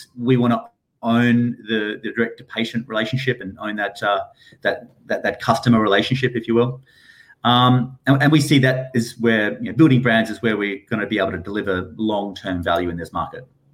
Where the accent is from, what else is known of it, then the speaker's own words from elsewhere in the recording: Perth, Western Australia, Australia; moved away as an adult; now in United Kingdom; as we've established already. I'm from Perth in Western Australia.